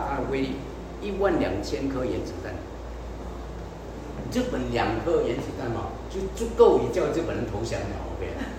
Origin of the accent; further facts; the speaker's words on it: Kuala Lumpur, Federal Territory of Kuala Lumpur, Malaysia; 我来自差不多 KL 的这个地方，吉隆坡的这个地方